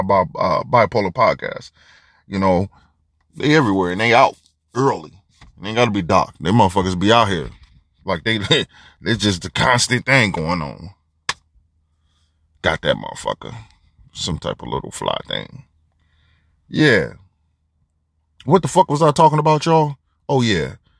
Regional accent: Detroit, Michigan, United States; now in Florida, United States; And I'm amazed at it because I grew up in Detroit, where you got all four seasons, sometimes in one day.

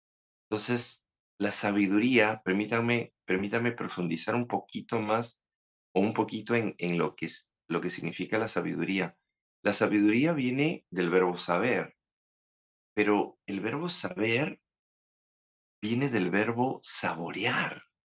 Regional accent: Lima, Peru; now in Spain; yo vengo de Lima, que es la segunda ciudad construida en el desierto. Somos la segunda más grande. La primera es Cairo, la segunda es Lima, y Lima es, o sea, cuando yo era niño era todo polvo

